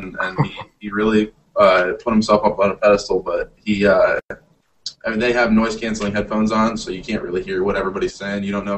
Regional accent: Binghamton, New York, United States; I'm like equidistant from Buffalo and from the city. So a lot of guys make fun of me and say I'm like upstate New York

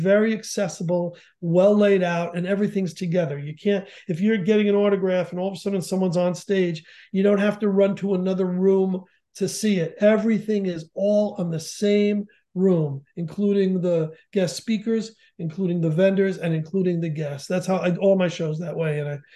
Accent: Connecticut, United States; I wanted A, that it have something to do with Connecticut, my home state, and B, that it be true.

